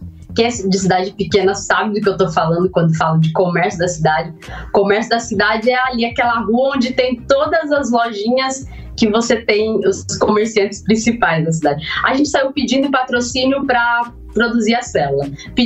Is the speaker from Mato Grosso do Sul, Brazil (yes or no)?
yes; Naviraí, Mato Grosso do Sul, Brazil; eu sou do sul, do Mato Grosso do Sul, na Viraí